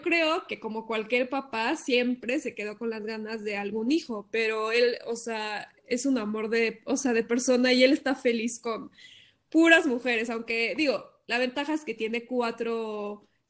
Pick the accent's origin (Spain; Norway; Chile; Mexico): Norway; Spanish is a second language; yo para presentarme siempre … soy de Noruega y soy triista